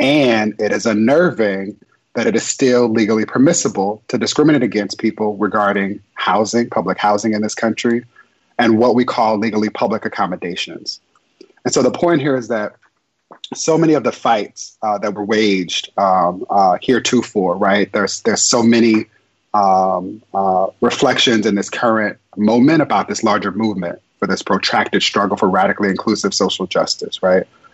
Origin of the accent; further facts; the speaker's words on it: Inglewood, California, United States; born there; while I was born in Inglewood, California, my parents were both born and raised in Austin, Texas.